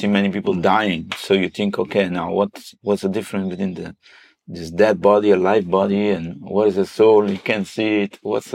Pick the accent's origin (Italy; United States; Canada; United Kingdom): Italy; Well, let me tell you, because I grew up in Italy, in the West.